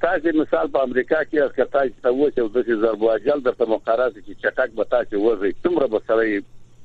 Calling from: Azad Kashmir, Pakistan; د پاکستان د کشمیر نه د تماس نیولای دی وو.

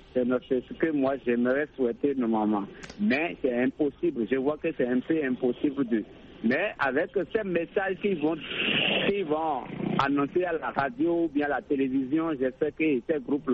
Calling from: Cotonou, Littoral, Benin; Non, je suis un Béninois. … Je suis un Béninois. Je suis à Cotonou.

